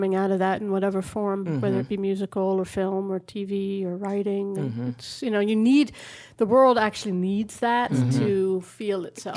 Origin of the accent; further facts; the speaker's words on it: New York, United States; moved away as an adult; I was born and raised in New York, mm-hmm. and that's where I started my career.